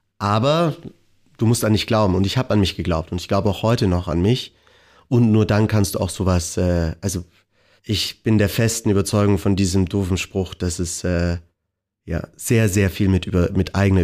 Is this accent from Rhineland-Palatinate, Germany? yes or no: no; Landsberg am Lech, Bavaria, Germany; also born or lived in Austria; Und bin im beschaulichen Landsberg am Lech groß geworden.